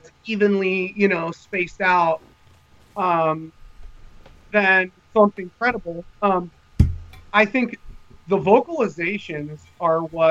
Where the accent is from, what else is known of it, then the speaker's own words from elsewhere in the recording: Washington, United States; I grew up in Washington, you know, out in the wilderness, spent time alone out there plenty of times.